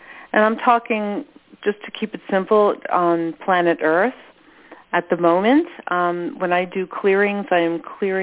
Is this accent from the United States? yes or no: yes; New York, United States; now in Bancroft, Canada; I'm from New York and now living in wonderful Bancroft.